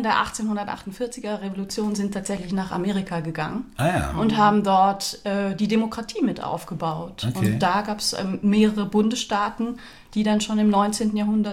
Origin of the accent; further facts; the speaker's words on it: Eastern Switzerland, Switzerland; Ich komme aus der Ostschweiz. Wir sind doch flotter.